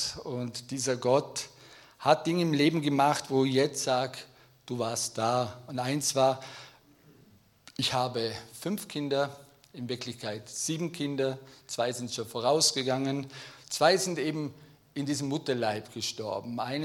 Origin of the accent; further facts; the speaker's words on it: Brederis, Vorarlberg, Austria; Ich bin aufgewachsen in Brederis